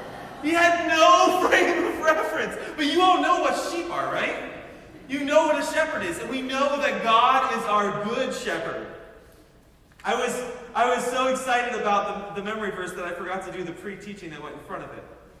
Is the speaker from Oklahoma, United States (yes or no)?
no; Pennsylvania, United States; Oh, I'm from Western Pennsylvania. We say amen all the time.